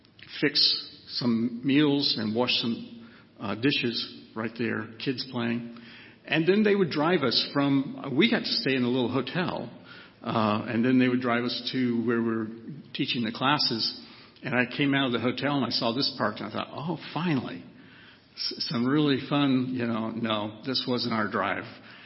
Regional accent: Kansas, United States; I'm from Kansas.

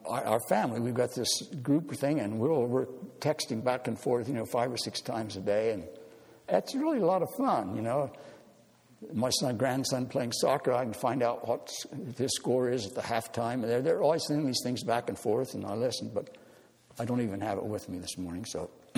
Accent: Papua New Guinea; also born or lived in United States; Well, I am Papua New Guinea and American, because I'm more Papua New Guinean than I'm American.

